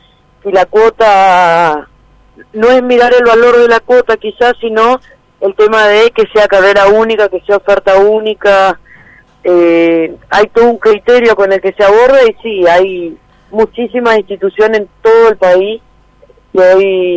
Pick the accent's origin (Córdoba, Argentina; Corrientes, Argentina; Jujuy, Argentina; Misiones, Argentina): Corrientes, Argentina; Goya; now in Buenos Aires, Argentina; Soy de Argentina, de Goya.